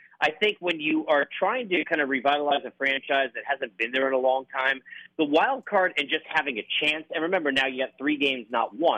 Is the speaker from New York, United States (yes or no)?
yes; New York, United States; I am a Long Island native who likes long walks on the beach. No, I grew up in Long Island